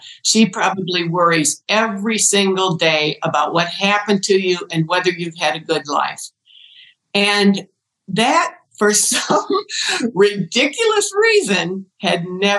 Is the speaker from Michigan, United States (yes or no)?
no; Ohio, United States; And she said, you know, where did you grow up? And I said, Ohio.